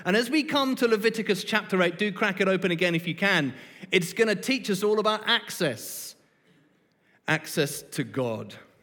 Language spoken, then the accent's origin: English; England, United Kingdom; now in Perth, Australia; My wife's South African, I'm English, and we've got Australian passports.